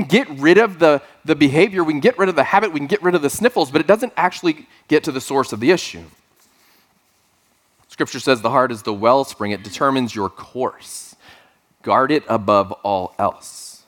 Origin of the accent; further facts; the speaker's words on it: Texas, United States; I'm originally from Texas. Some of you know that.